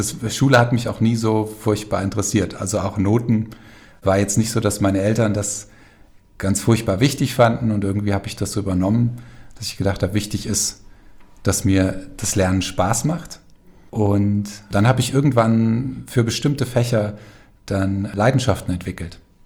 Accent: Falkenberg, Hesse, Germany; born or raised there

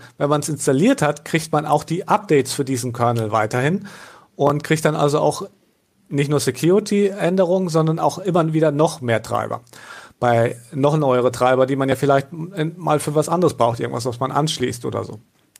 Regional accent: Northern Germany, Germany; Ich bin ja Norddeutscher

